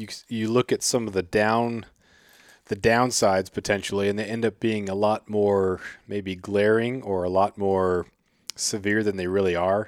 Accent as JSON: {"language": "English", "region": "Alaska", "country": "United States", "tie": "born or raised there", "said": "I'm a bad Alaskan. I grew up here in Southeast and we always went south during the summer."}